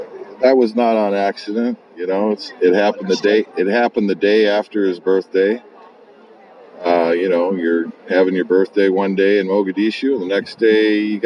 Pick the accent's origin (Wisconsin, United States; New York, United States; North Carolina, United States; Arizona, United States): North Carolina, United States; Wilkesboro; we've brought some fresh copies to sign for my hometown of Wilkesboro, North Carolina.